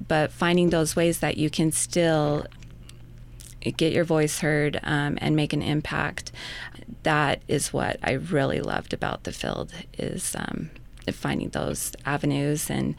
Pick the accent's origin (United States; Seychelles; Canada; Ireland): United States; Blackfoot, Idaho; I am originally from Blackfoot. However, I moved to Pocatello in 2001